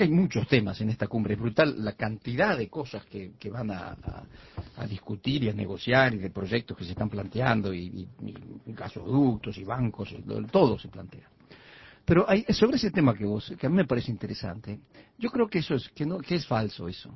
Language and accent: Spanish; Uruguay; nosotros como uruguayos deberíamos saberlos